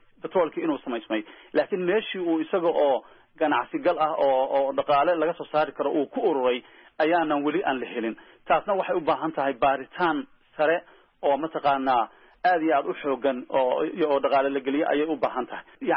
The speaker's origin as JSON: {"language": "Somali", "town": "Galkayo", "region": "Mudug", "country": "Somalia", "tie": "born there", "said": "gaalkacyo joogta walaashay waa magaaladii aan ku dhashay weeye"}